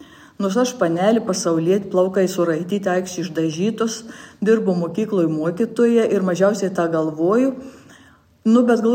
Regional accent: Žemaičių Kalvarija, Telšiai County, Lithuania; Ir augau tikinčioj šeimoj, Žemaičių kalvarijoj, kur tikėjimas buvo iš kartos į kartą perduodamas.

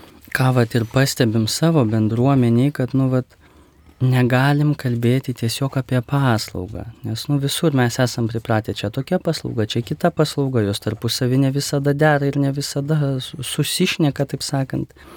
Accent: Vilnius, Vilnius County, Lithuania; aš pats esu tai iš Vilniaus miesto, bet mano šaknys tai yra vat, kaime.

